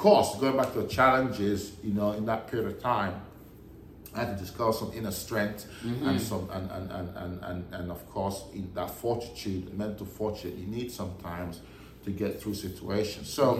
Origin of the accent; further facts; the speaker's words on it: Nigeria; also born or lived in Germany; besides growing up in Nigeria, that my formative years in Nigeria